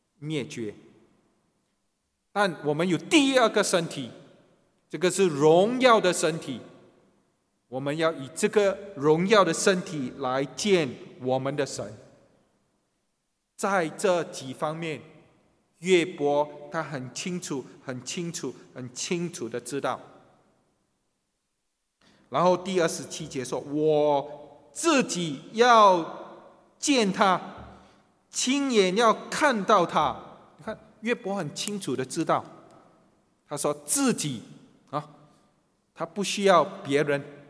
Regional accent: China; 所以我们中国人说，人是万物之灵。

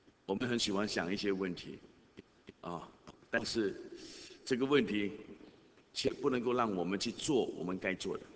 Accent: China; 就好像我们中国人什么太平盛世啊

